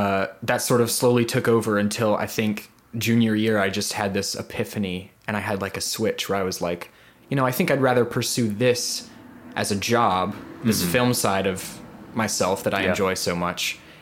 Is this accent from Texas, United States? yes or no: no; Mississippi, United States; I grew up in Mississippi, and how I ended up at SCAD, well, Mississippi is a very underserved sort of area